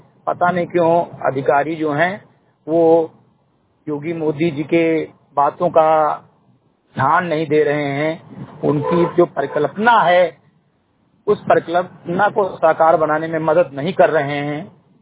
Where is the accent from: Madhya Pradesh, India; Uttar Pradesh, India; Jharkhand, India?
Uttar Pradesh, India; मैं ग्राम सभा संधिगटई थाना कोतवाली विकास खंड मैनपुरवा जनपद बहराइच का रहने वाला हूँ।